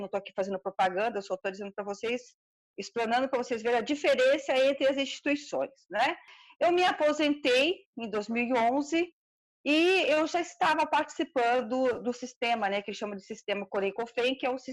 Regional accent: Rio de Janeiro, Brazil; now in São Paulo, Brazil; Eu sou do interior do Rio, me formei em técnica de enfermagem, depois eu vim para São Paulo

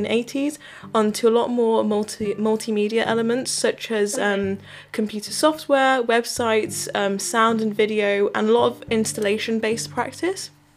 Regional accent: Birmingham, West Midlands, United Kingdom; because we are from Birmingham, and even today the amount of like derelict factories that we find in this city

